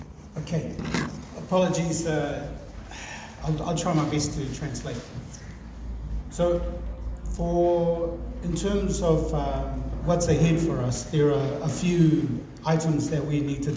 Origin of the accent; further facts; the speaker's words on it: Iwa, Samoa; We are from Itu Paepae. It's like a main household in a village. And there are three main households in the village of Iwa